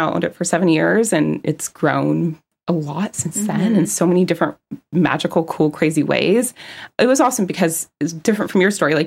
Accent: California, United States; Bay Area native my whole life. Lived by the beach. I grew up in Little Beach Town outside of San Francisco.

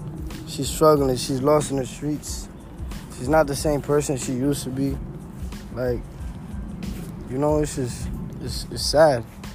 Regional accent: Dominican Republic; English is a second language; now in Passaic, United States; So I moved to New Jersey, Passaic, New Jersey. United States. I came from Dominican Republic. I didn't know no English.

